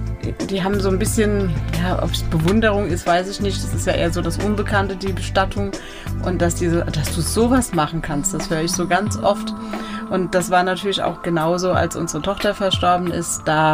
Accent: Gau-Algesheim, Rhineland-Palatinate, Germany; In Gau-Algesheim, wohl behütet, in einer Familie mit zwei Kindern. Kleinen, also Gau-Algesheim ist Stadt, aber eigentlich ist es ein größerer Ort.

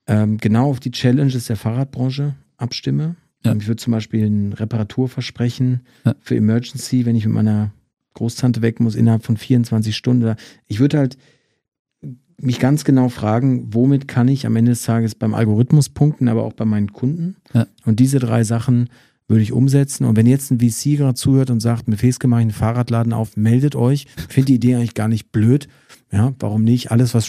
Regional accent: Hagen, North Rhine-Westphalia, Germany; Also ich komme aus Hagen

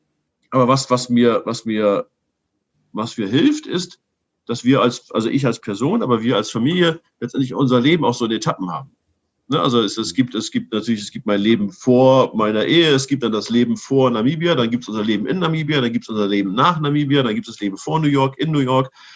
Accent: Germany; Das heißt, wir als Deutsche haben das dann falsch verstanden.

